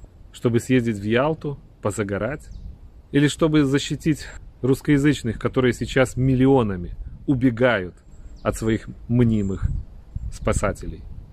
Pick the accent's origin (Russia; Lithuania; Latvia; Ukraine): Lithuania; Vilnius, Vilnius County; Пушкин стоял и будет стоять в моем родном городе, в Вильнюсе.